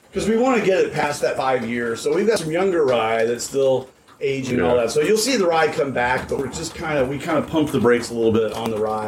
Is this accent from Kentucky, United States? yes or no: yes; Kentucky, United States; I'm from Western Kentucky originally, and an old family friend has peach orchards out there.